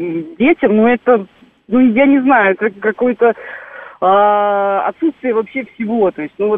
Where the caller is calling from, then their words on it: Moscow, Russia; also born or lived in Baltics; я выросла не в России, а в Прибалтике